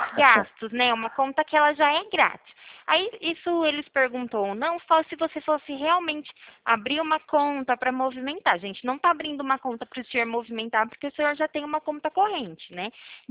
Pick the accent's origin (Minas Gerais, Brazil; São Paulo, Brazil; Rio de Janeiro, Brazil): São Paulo, Brazil; Eu sou aqui do estado de São Paulo.